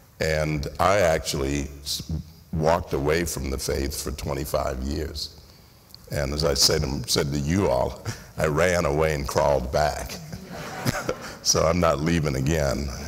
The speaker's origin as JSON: {"language": "English", "region": "the South", "country": "United States", "said": "he's from the North, I'm from the South, totally different backgrounds"}